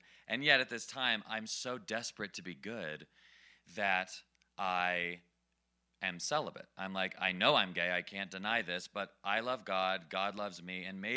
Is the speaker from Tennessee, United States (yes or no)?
yes; Nashville, Tennessee, United States; And I grew up in the Bible Belt, Nashville, Tennessee, evangelical Christian, church 4 times a week.